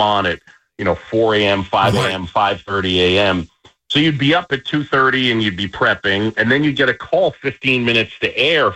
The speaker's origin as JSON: {"language": "English", "town": "New York City", "region": "New York", "country": "United States", "tie": "born or raised there", "said": "our friend Tim Sheehy, mm-hmm. we grew up with on Roosevelt Island in New York."}